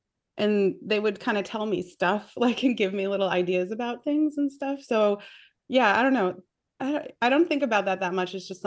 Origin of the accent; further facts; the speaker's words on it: New York, United States; Long Island, New York.